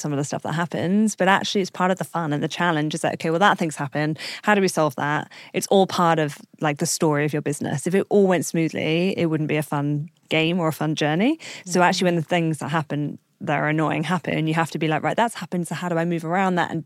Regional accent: Brighton, South East England, United Kingdom; I'm from Brighton

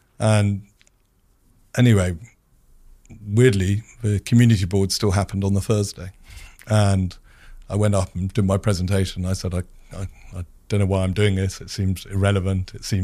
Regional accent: United Kingdom; there was this thing about being a Brit and going to New York and trying to take the thing which I loved in London and see if it worked in New York.

